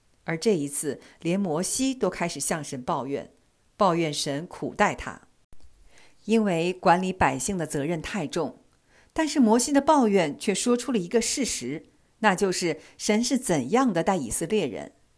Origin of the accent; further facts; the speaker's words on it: China; 用我们中国人的话讲，就是白眼狼，非但不领情，反而忘恩负义